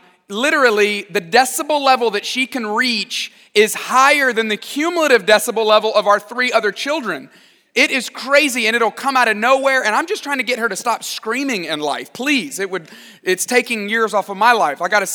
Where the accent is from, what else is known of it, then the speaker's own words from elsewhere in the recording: Tuscaloosa, Alabama, United States; I grew up in Tuscaloosa, Alabama. They play football there, and that is about all we do in Tuscaloosa.